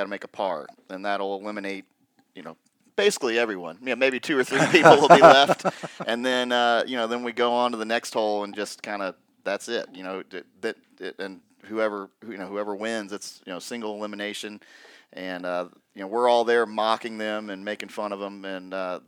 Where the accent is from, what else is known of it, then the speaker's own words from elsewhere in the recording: Ponte Vedra Beach, Florida, United States; That's my hometown is Ponte Vedra Beach.